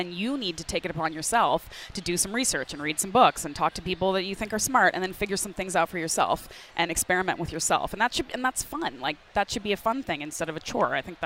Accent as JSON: {"language": "English", "country": "Canada", "said": "So I always use that kind of in because I'm Canadian too."}